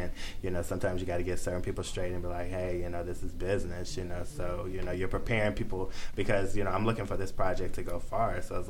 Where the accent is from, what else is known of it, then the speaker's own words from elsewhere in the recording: Virginia Beach, Virginia, United States; also born or lived in Washington, D.C.; I was born in Washington, D.C. I grew up in I grew up in Southern Virginia, which is Virginia Beach, Virginia.